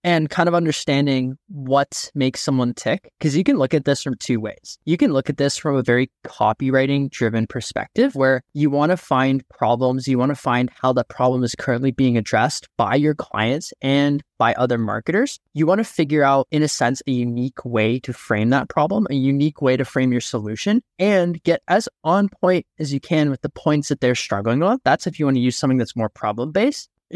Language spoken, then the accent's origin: English; Canada; I was under 21 in a different country because I'm Canadian.